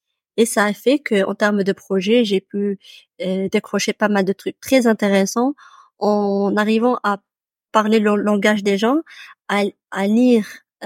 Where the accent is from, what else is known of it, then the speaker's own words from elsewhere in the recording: Morocco; présenté mes compétences en tant que Marocaine